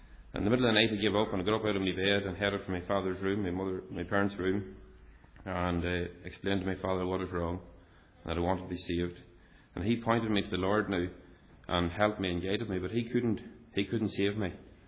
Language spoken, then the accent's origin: English; Clavey, Northern Ireland, United Kingdom; As many of you already know, I was born in Fermanagh and was brought up in a wee village called Clavey, outside Five Mile Town, a couple of miles from Five Mile Town. I had the great privilege of being born into a Christian home